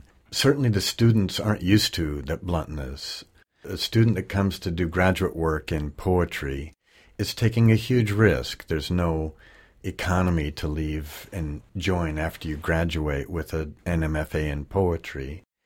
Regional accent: United States; born there; I was born in the Mojave.

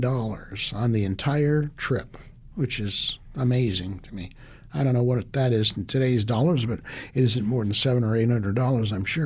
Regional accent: San Jose, California, United States; I grew up in San Jose in the Santa Clara Valley, and in those days, all of what is now Silicon Valley had a population of 78,000 people, small town.

